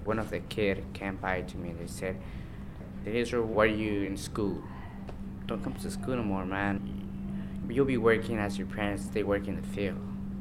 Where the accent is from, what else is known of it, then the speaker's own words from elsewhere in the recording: Oaxaca, Mexico; English is a second language; why I'm from Oaxaca, you know? Why I have to be from there?